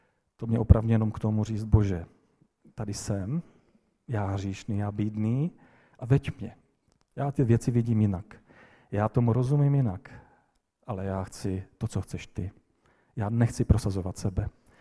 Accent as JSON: {"language": "Czech", "region": "South Moravian Region", "country": "Czechia", "said": "u nás na Moravě takové nejsou, na jižní Moravě."}